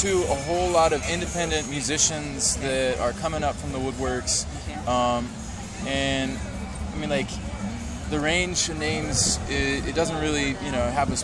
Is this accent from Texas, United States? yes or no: yes; Austin, Texas, United States; I grew up in Austin, Texas, and I've been playing saxophone for 13 years.